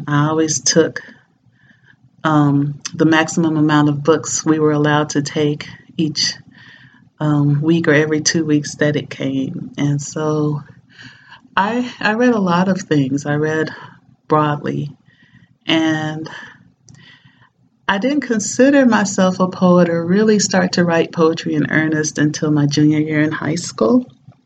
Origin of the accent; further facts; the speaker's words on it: Nashville, Tennessee, United States; I grew up in Nashville, Tennessee, and my mother is a very, very avid reader.